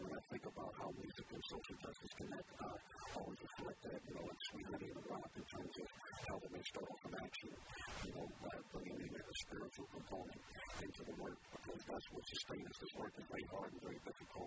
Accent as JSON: {"language": "English", "town": "Los Angeles", "region": "California", "country": "United States", "tie": "born or raised there", "said": "For me, growing up in Southside, Los Angeles, in terms of the conditions that I was"}